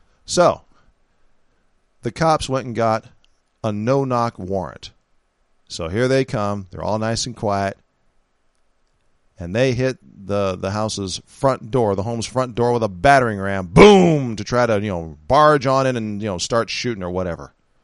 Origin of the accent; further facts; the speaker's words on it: San Francisco, California, United States; Hey, I'm from San Francisco, California, folks.